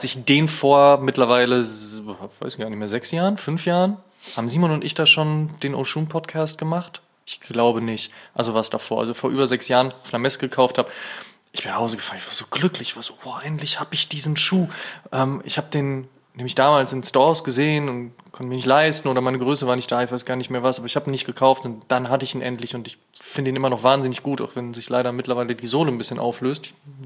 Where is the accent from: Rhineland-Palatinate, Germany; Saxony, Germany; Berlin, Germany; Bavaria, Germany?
Berlin, Germany; ich komme aus Berlin